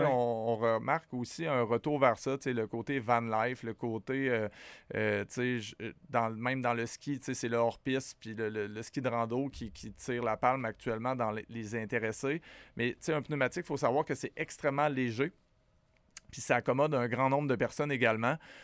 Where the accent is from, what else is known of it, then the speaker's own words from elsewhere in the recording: Rivière-du-Loup, Quebec, Canada; T'sais, moi, je suis originaire de Rivière-du-Loup